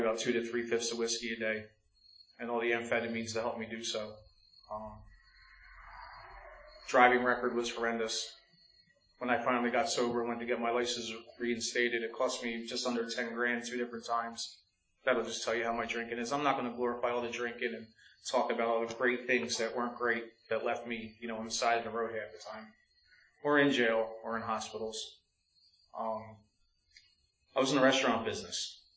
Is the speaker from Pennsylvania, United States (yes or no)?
yes; Philadelphia, Pennsylvania, United States; I'm Irish and Puerto Rican. Irish Catholic on one side, got all my sacraments. Grew up in North Philly, all black family, all black neighbors, my stepmom, my brothers, aunts, uncles, everybody.